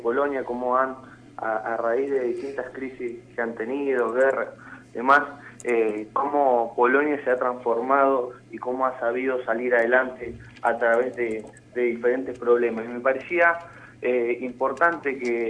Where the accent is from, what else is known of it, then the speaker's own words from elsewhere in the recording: Santa Fe, Argentina; nosotros como santafesinos podemos imitar, copiar y tener un contacto